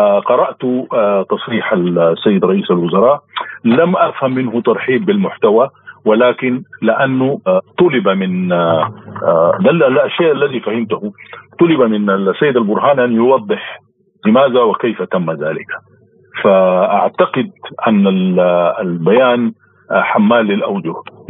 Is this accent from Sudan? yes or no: yes; Sudan; ونحن كشعب سوداني نقف مع حق واختيارات الشعوب